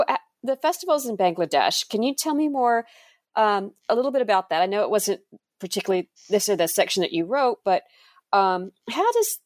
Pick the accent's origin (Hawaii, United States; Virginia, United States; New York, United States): Hawaii, United States; born there; actually I was born in Hawaii, and their Hawaiian culture and how they gave great respect to their aina, which is their word for land